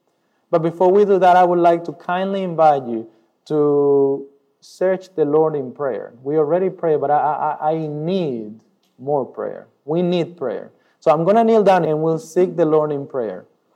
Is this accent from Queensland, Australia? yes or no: yes; Rockhampton, Queensland, Australia; I come from Rockhampton, live in Rockhampton. I've been living in Rockhampton with my family, who today is missing because they're in Brisbane, for about 4 years.